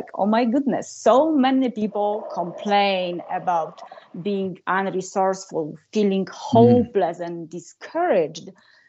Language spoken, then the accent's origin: English; southern Poland, Poland; born there; English is a second language; I was born behind the Iron Curtain in a very small village in southern Poland. I was the youngest of four